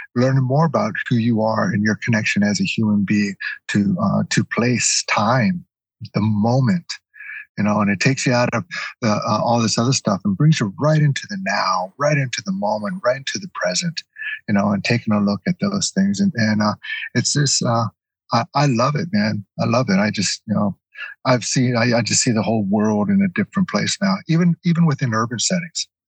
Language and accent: English; Juneau, Alaska, United States; I grew up in Juneau, man, you know, and I grew up out there on the land.